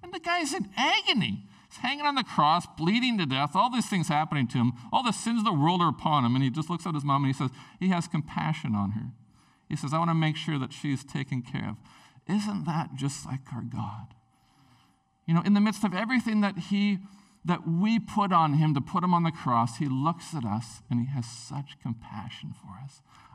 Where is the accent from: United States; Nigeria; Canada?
Canada; Prince Rupert, British Columbia; when I was a teenager, growing up in Prince Rupert